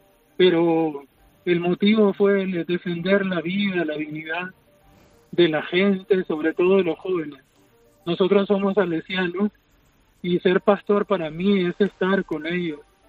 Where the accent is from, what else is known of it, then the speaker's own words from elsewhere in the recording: Nicaragua; moved away; salí de Nicaragua, hace 3 años.